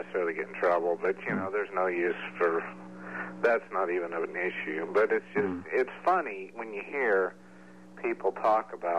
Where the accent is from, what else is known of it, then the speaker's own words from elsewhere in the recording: Missouri, United States; I'm from Missouri.